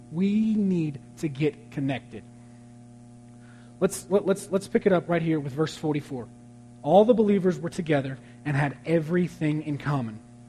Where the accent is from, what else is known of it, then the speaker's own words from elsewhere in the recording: Dallas, Texas, United States; I'm from Dallas, so I'm looking for Mavs fans, okay? I love the Mavs.